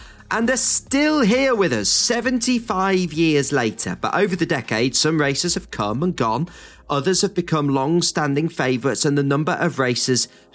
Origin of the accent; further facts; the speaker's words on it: United Kingdom; because I'm British